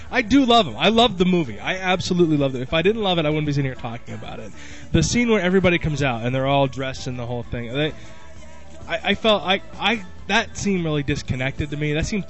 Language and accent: English; United Kingdom; I'm British. I know how to queue.